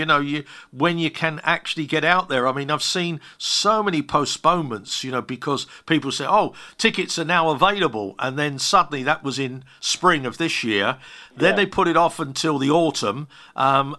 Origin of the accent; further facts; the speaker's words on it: England, United Kingdom; And I'm thinking, I'm coming from England here. You would never do that.